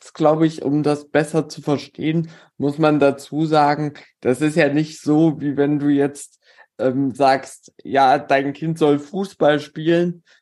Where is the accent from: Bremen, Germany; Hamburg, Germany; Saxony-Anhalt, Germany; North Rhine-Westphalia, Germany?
Saxony-Anhalt, Germany; Halle; ich bin, wie gesagt, hier in Halle aufgewachsen und bin mit Damenbasketball aufgewachsen.